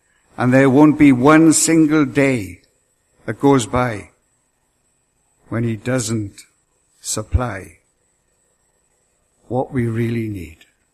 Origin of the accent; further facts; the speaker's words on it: United Kingdom; I've chosen this one not because I'm a Brit